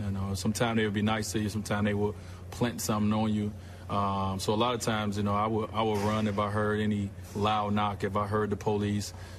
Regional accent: Chicago, Illinois, United States; I mean, me growing up in Chicago, you know, my story about my mother and, you know, my family has been very well documented.

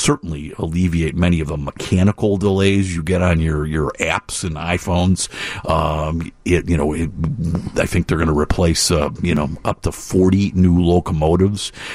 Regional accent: Chicago, Illinois, United States; I grew up in Chicago. I've been here my entire life. Took the CTA as a kid.

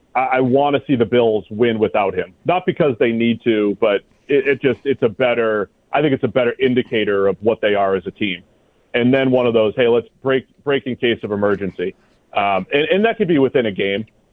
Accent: New England, United States; we grew up in New England, so I watched the Red Sox Yankees documentary

